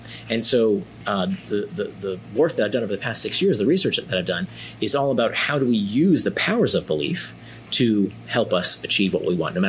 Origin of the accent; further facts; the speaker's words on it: Florida, United States; I was a kid who I grew up in Central Florida, and we had a community pool.